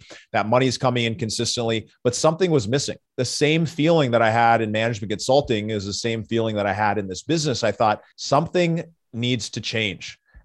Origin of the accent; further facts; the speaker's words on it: Minnesota, United States; Growing up in Minnesota, you know, oldest of four kids